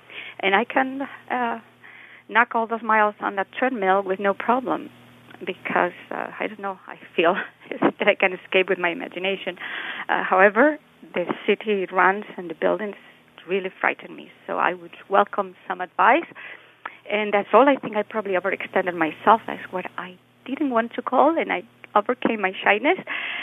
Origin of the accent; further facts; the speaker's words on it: northern Spain, Spain; English is a second language; now in Sugar Grove, United States; I'm 55, female, transplanted to the U.S. from northern Spain